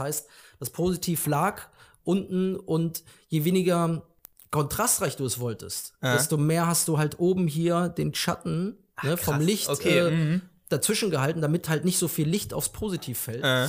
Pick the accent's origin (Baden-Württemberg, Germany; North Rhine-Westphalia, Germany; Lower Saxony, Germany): Lower Saxony, Germany; Hanover; Ich bin Hannoveraner, genau.